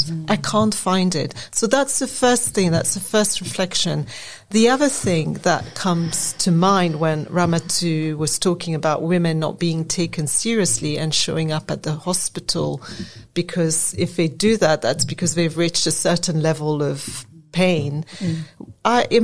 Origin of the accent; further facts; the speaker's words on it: Senegal; moved away; I was born in Senegal. My dad is from Benin. My mother has European Asian roots. When I lived in Senegal, I was seen as Toubab.